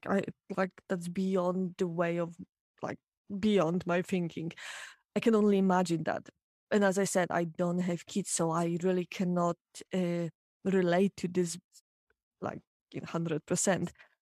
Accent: Poland; English is a second language; because I was raised in Poland

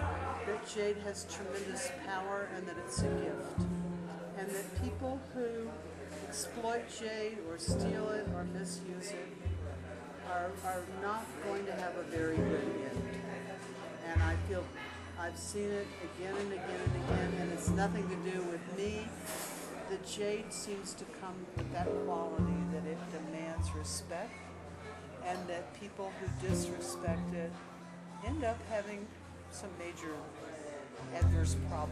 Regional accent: Fort Worth, Texas, United States; now in Guatemala; every year I would go to my hometown of Fort Worth, Texas.

